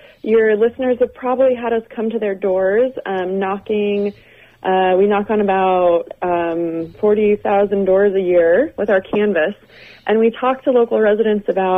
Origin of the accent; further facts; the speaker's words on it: Guerneville, California, United States; Well, I grew up out in Guerneville in a Redwood Canyon, and, you know, I think just growing up surrounded by nature, it was always just of utmost importance to me.